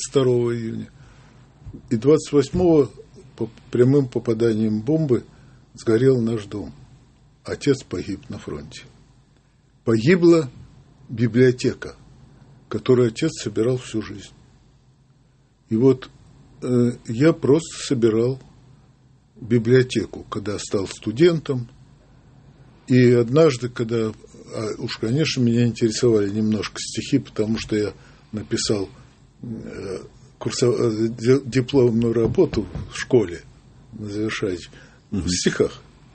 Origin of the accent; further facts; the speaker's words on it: Smolensk, Smolensk Oblast, Russia; born there; Я родился в Смоленске. Войну я встречал у своей тетки в Минске 22 июня.